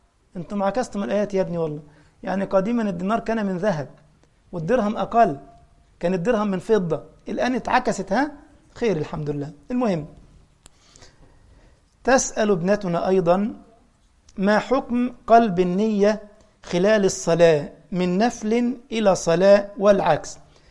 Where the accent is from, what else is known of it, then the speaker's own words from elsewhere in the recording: Egypt; مثلا أنا من مصر، ففي عندنا مثلا عملات